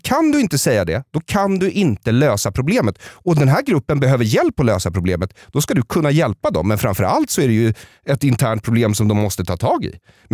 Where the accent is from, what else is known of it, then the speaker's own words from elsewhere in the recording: Bergshamra, Stockholm County, Sweden; jag växte upp i Bergshamra utanför Stockholm. Och när jag föddes i Bergshamra, norra Bergshamra